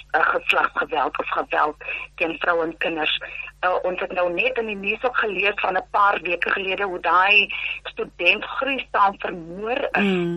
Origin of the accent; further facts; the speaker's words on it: Worcester, Western Cape, South Africa; moved away as an adult; now in Pretoria, South Africa; Maar ek is gebore en getoe daar in Woester in die Boland.